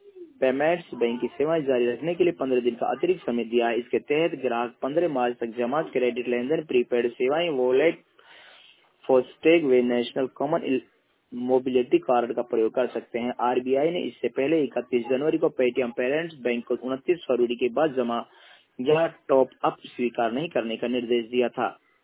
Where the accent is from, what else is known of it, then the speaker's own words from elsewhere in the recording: Khandprol, Haryana, India; खंडप्रोल का निवासी हूं हरियाणा से।